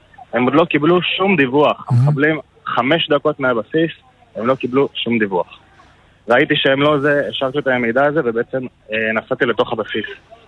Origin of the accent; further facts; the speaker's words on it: Northern District, Israel; נפגשים בתל אביב, נוריד פאניקה ונמשיך צפון, אנחנו כולנו מהצפון.